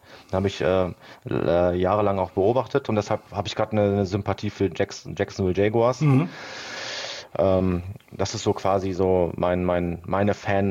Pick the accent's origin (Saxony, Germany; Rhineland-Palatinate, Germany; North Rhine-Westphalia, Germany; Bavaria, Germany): North Rhine-Westphalia, Germany; Duisburg; ich bin in Duisburg aufgewachsen, war aber dieser typische Bayern-Fan